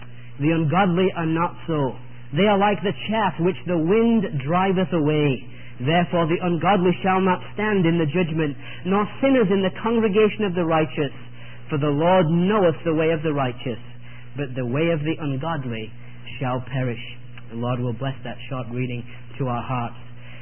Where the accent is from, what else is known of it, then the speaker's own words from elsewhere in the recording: England, United Kingdom; You've probably guessed that I'm not from Washington, Georgia, really. That's just a front. I'm an Englishman.